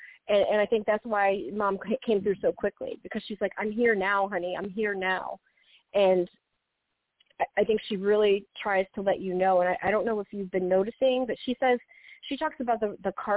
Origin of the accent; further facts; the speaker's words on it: Connecticut, United States; Yes, born and raised in Connecticut.